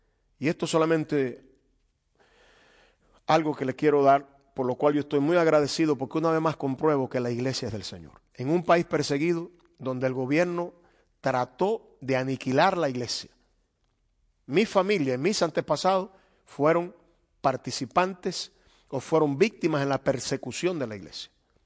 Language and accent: Spanish; Cuba; De mi país donde yo vengo, todas las religiones son toleradas, incluso legalizadas.